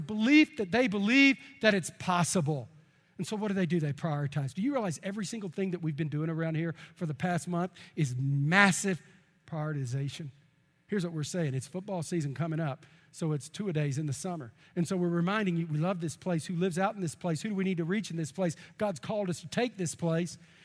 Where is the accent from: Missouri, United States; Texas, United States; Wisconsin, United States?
Texas, United States; I'm from East Texas. I know where all the dead cows are, how to get there quicker than anybody else.